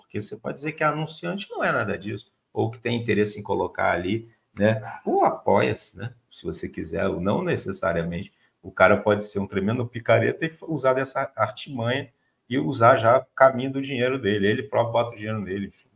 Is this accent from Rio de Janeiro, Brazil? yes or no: yes; Rio de Janeiro, Brazil; Nosso Rio de Janeiro, que eu amo, sou Rio de Janeiro, nasci e criado aqui no Rio de Janeiro. Amo esse estado, essa cidade.